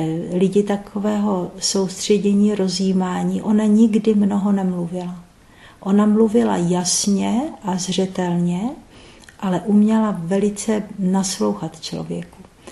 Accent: Moravia, Czechia; moved away as an adult; now in Prague, Czechia; Já jsem pocházela z Moravy, úplně obyčejná holka, jo, 20 let.

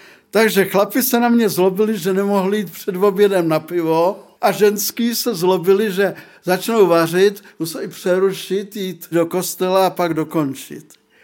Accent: Prague, Czechia; Praha, byť je to moje rodné město

